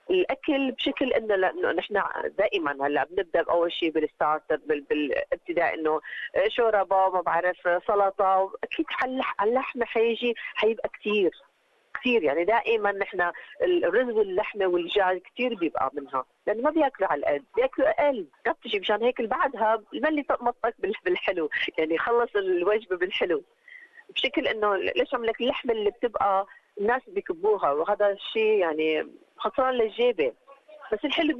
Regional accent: Damascus, Damascus Governorate, Syria; now in Australia; كتير أنا كنت من الشام نروح على السوق نشتري كل شيء كيليات كبيرة

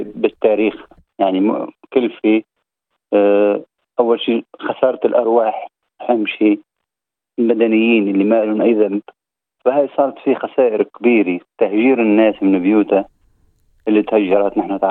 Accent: Syria; moved away; ففترة عشناها تقريبا سنوات ببداية قبل ما نطلع نحن من سوريا

